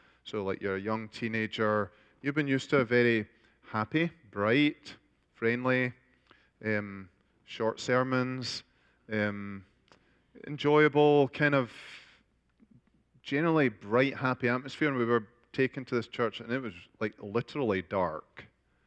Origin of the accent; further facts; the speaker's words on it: Glasgow, Scotland, United Kingdom; I was born in Glasgow, Scotland, and raised in a Christian home. Both my parents were converted to Christ in the Baptist church, so we were raised Baptists until I was about 11